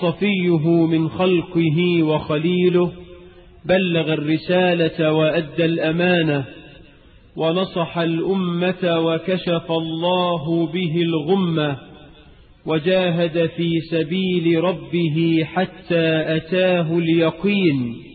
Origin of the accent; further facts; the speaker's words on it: Egypt; بلدنا مصر